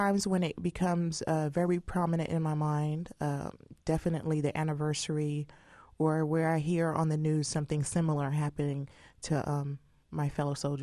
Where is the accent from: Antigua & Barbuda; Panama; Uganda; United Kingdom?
Panama; now in United States; Aunts, uncles, cousins have served in the military from the time we immigrated from Panama to the U.S.